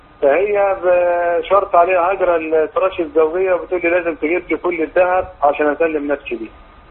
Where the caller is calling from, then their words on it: Asyut, Asyut Governorate, Egypt; انا بكلمك من اسيوط